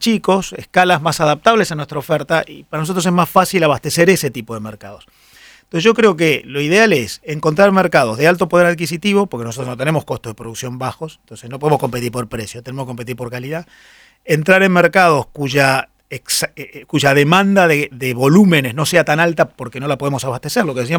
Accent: Argentina; Yo creo que para un país como la Argentina se hace eligiendo nichos, porque precisamente, como decíamos antes, nosotros no somos un país de grandes volúmenes que podemos entrar en cualquier lado.

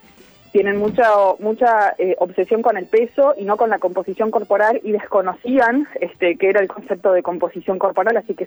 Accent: Mar del Plata, Buenos Aires Province, Argentina; yo soy de Mar del Plata

